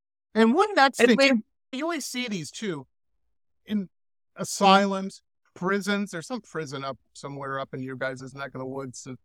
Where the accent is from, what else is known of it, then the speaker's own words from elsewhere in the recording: Detroit, Michigan, United States; I grew up in Detroit and we used to always go, my spidey sense is tingling.